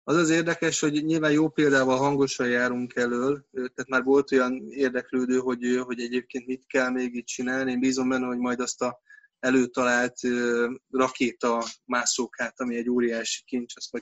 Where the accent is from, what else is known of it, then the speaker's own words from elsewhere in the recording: Budapest, Hungary; Szerintem ilyen kb. 7-8 éve lakok itt. Én Rákoskeresztúri gyerek vagyok, 17. kerületben születtem, ott nevelkedtem. Aztán, amikor beköltöztem, hát nyilván már a párommal kezdtünk le a második kerületben lakni. Először egy kis lakásban, most, hogy gyermek van egy nagyobban.